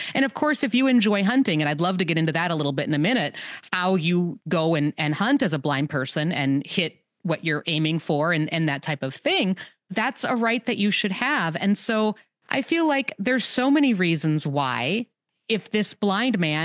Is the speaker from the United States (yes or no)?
yes; Wisconsin, United States; I grew up in Wisconsin, where they were part of the culture, deer hunting especially, but they weren't really part of my family culture.